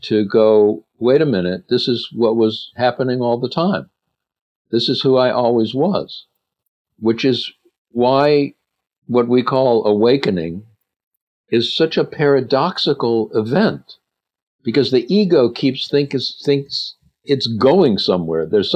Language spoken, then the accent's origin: English; Cleveland, Ohio, United States; I grew up in Cleveland, Ohio, which explains a lot of things.